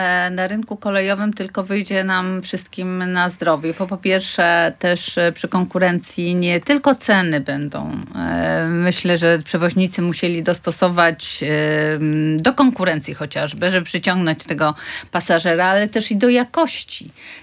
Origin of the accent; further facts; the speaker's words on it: Tricity, Pomeranian Voivodeship, Poland; tutaj my z Trójmiasta mamy świetne połączenia z kluczowymi miastami